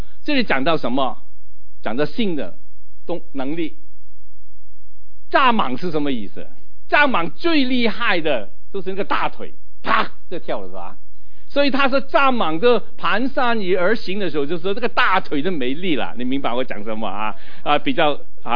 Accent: Hong Kong; 有两句话我们中国人很喜欢讲，起码我们香港人很喜欢讲的

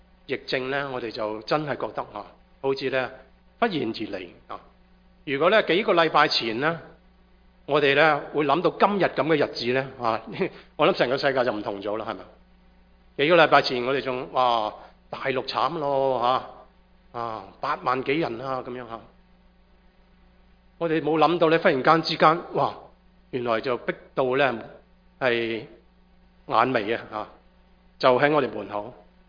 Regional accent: China; 我们中国人都讲得很好，天有不测之咩风云嘛

